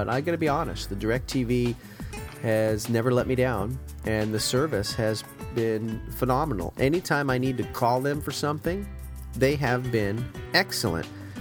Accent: Massachusetts, United States; now in San Jose, United States; Yeah, I'm out here in the San Jose Bay Area. And I grew up in Massachusetts, as you know.

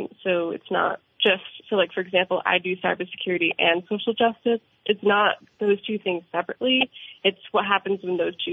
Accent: Wilmington, Massachusetts, United States; I'm from Wilmington, Massachusetts, originally.

